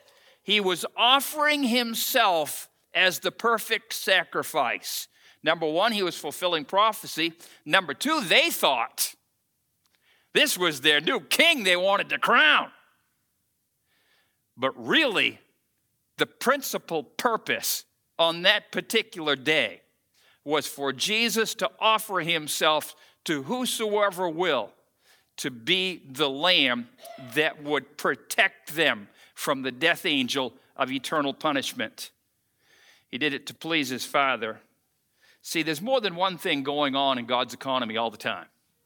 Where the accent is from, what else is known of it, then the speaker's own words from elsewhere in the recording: United States; You've got to understand, though, that for me as an American, I take a certain amount of, "I'm an American. I wave the flag.